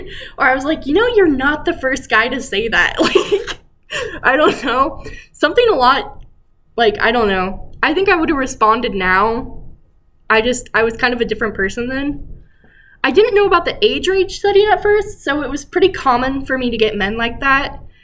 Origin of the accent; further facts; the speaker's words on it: Little Rock, Arkansas, United States; And I explained that I'm from Little Rock.